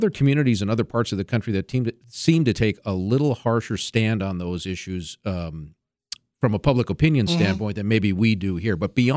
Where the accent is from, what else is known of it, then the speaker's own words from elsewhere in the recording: Fargo, North Dakota, United States; the reaction I get when they find out from that I'm from Fargo is, hey, you got a huge alcohol problem there, don't you?